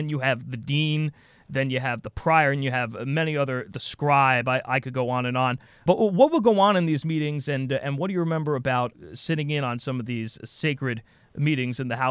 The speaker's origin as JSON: {"language": "English", "town": "Neffs", "region": "Pennsylvania", "country": "United States", "tie": "born or raised there", "said": "We're both redheads, and we both hail from the Lehigh Valley. I grew up in Neffs, Pennsylvania"}